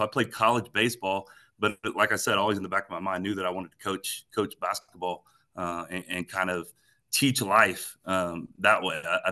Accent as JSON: {"language": "English", "region": "Illinois", "country": "United States", "said": "I'm from Illinois originally, coached some junior high in Illinois, moved to Kansas because my wife is from here"}